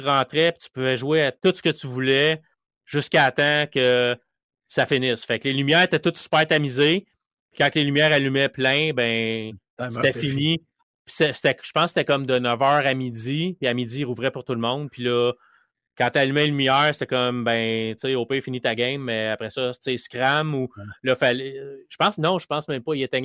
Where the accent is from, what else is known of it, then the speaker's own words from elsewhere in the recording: Laval, Quebec, Canada; Quand j'étais jeune, je restais à Laval